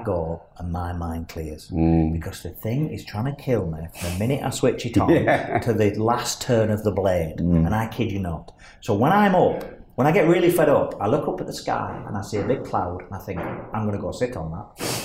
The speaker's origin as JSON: {"language": "English", "town": "Burnley", "region": "North West England", "country": "United Kingdom", "said": "I'm just here from Burnley."}